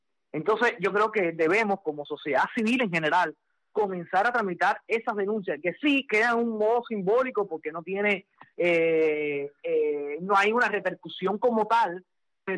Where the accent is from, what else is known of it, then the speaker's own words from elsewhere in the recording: Cuba; Entonces no pude hacer como otros cubanos que sí pudieron viajar por tierra.